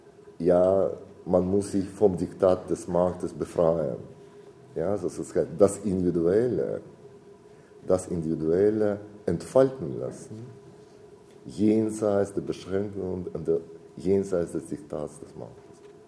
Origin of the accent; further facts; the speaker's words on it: Berlin, Germany; Ich komme, wie Sie wissen, aus Berlin, wo ich diese Veranstaltungen mache.